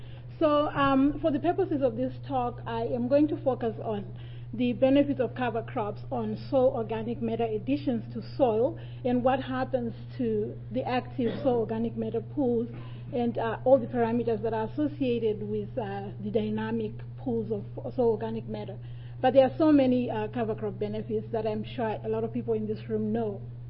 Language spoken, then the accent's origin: English; Ontario, Canada; I'm from Ontario, Canada, at Trent University. I'm doing my PhD there.